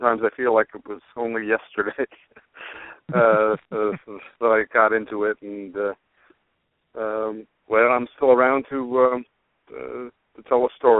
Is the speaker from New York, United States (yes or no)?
yes; Long Island, New York, United States; Well, actually, I'm from Long Island originally, and my first job was in Rochester, New York with the Democrat and Chronicle.